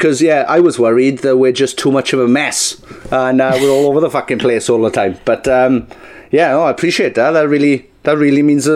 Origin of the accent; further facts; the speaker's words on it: Wales, United Kingdom; Wales, just Wales next. We're both Welsh.